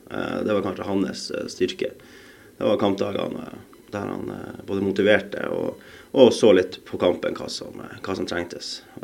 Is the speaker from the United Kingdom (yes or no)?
yes; Birmingham, West Midlands, United Kingdom; now in Norway; jeg er jo halvt engelsk, så jeg har jo vokst opp i Norge og i England. Så det er jo, faren min er engelsk og jeg er fra Birmingham i England.